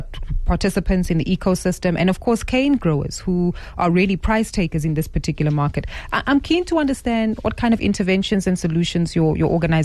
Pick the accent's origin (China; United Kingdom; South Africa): South Africa; I am so intrigued, Dr. Thomas, if we as South African consumers and businesses can play any influence at all.